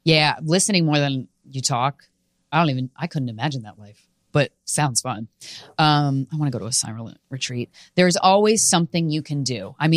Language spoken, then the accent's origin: English; Kansas, United States; I'm from Kansas. All these fuckboys live in Kansas.